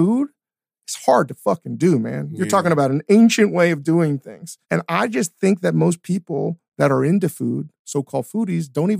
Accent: Virginia, United States; also born or lived in Richmond; I grew up in Northern Virginia. I spent a lot of time in Richmond.

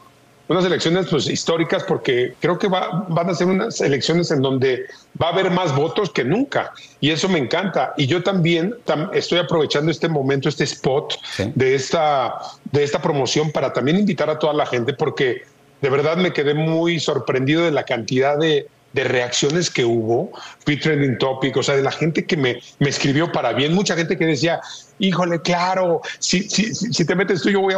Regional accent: Mexico; now in United States; como todos los mexicanos nos preocupan

